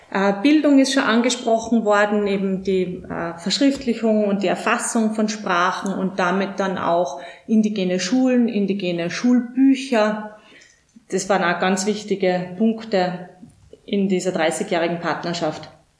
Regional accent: Austria; Wir haben aus Europa kommend oder als Österreicherin einen Einfluss auf andere Gebiete in der Welt

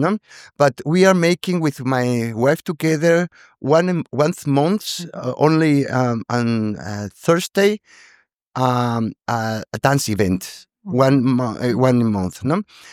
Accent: Guatemala; English is a second language; now in Graz, Austria; I am from Guatemala, but I am living here in Graz for 40 years

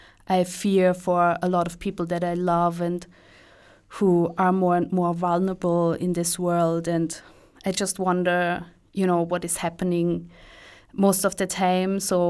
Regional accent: Lower Austria, Austria; I grew up outside of Vienna, and I spent my teenage years, you know, in the city.

